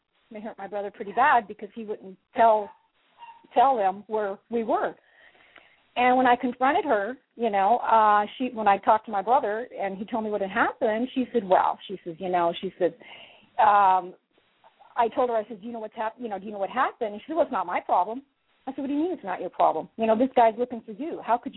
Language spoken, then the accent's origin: English; New Mexico, United States; but yeah, I'm from New Mexico, but I wouldn't live there again.